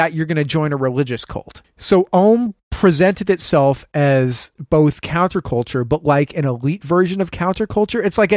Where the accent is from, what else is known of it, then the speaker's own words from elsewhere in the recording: Oregon, United States; I'm from Oregon.